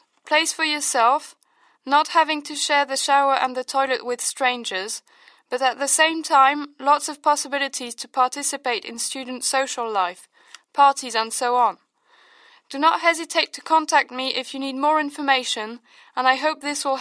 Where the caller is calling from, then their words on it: Amsterdam, North Holland, Netherlands; I'm calling you from Amsterdam.